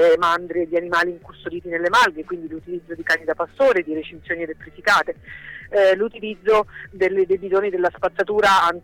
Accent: Abruzzo, Italy; perché sono un abruzzese che nella sua vita ha avuto la fortuna

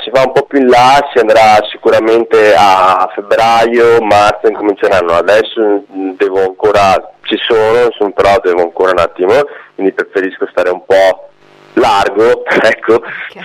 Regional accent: Padua, Veneto, Italy; Diciamo che appunto io sono un padovano

